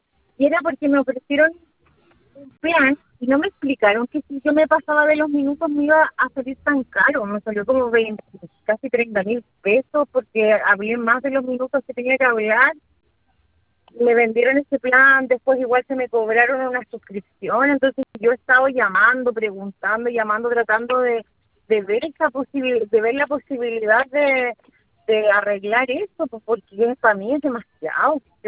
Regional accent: southern Chile, Chile; nosotros somos del sur de Chile

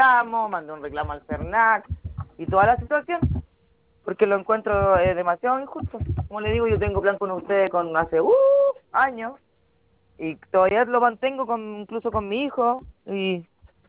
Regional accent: Constitución, Maule, Chile; yo soy de Constitución, no puedo enviar los aparatos estos, porque yo, a mí la verdad que yo ya no vivo en ese departamento

